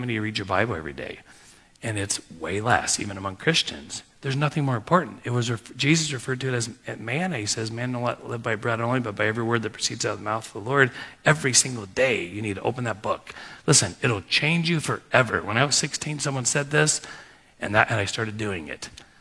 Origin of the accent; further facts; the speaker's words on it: Cleveland, Ohio, United States; I just said, hey … from Cleveland, I want to meet you